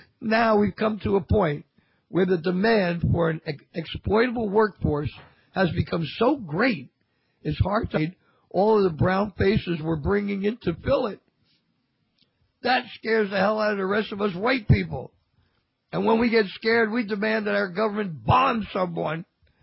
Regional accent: Newark, New Jersey, United States; By the way, folks, I grew up in Newark, New Jersey. Yeah, right close to East Orange and South Orange and so on and so forth and all the other oranges.

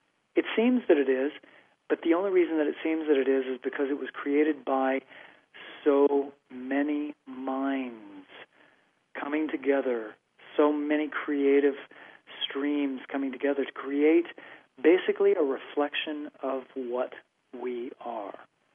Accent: Midwest, United States; I'm just a regular kid. I grew up in the Midwest.

